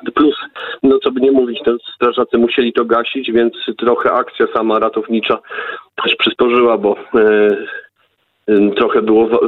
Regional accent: Świdnik, Lublin Voivodeship, Poland; bo jesteśmy Świdniczanami z urodzenia

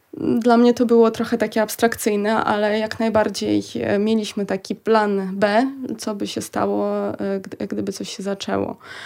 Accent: Kamianets-Podilskyi, Khmelnytskyi Oblast, Ukraine; Polish is a second language; moved away as an adult; now in Poland; Ja pochodzę z Kamieńca Poloskiego i właśnie z tego miasta wyjeżdżałam. Jest to miasto w zachodniej części Ukrainy, więc to było bliżej granicy.

